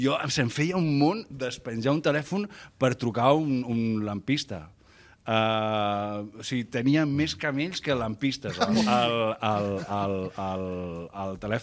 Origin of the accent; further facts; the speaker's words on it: Catalonia, Spain; a mi em sap molt de greu, com a bon català, deure diners, no?